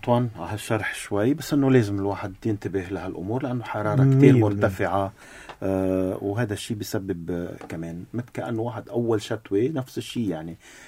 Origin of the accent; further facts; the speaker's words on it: Lebanon; نحن كلبنانيين